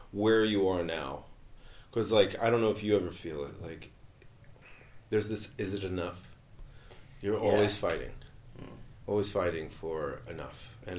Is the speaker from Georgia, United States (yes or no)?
yes; Georgia, United States; I thought I was going to go like a local university close to where I grew up in Georgia.